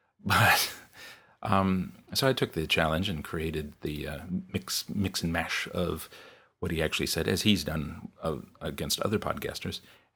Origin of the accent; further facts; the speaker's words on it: United States; I also used to have it when I was growing up in America.